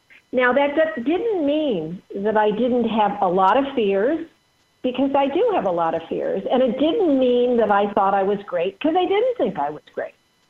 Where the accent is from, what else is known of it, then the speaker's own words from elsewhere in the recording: Los Angeles, California, United States; that's how I was raised in Los Angeles.